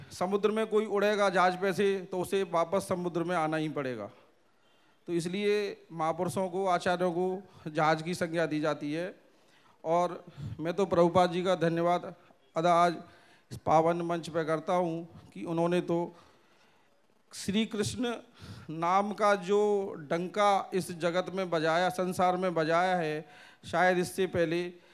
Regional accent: Nandgaon, Uttar Pradesh, India; मैं नंदगांव का निवासी हूं

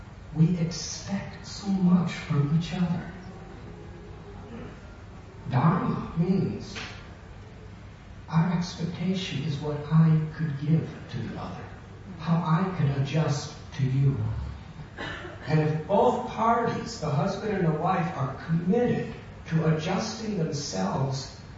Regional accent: Illinois, United States; born or raised there

